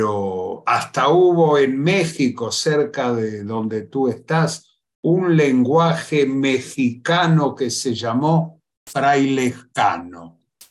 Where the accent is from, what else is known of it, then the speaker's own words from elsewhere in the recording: Buenos Aires, Argentina; born there; first language Yiddish; yo nací en una familia ashkenazía en Buenos Aires. Mi primer idioma fue el yiddish. Yo nací hablando yiddish, pero el yiddish no era mi idioma materno. Era el idioma de mi abuela.